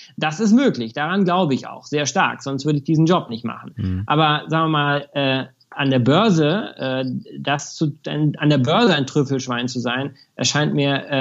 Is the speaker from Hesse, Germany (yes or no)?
no; Munich, Bavaria, Germany; born or raised there